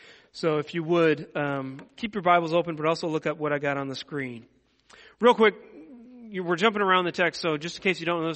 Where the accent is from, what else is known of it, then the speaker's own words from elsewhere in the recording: Seattle, Washington, United States; moved away as an adult; I grew up in Seattle, Washington. All my family is still out in Seattle. I moved away first to go study in seminary in 2003.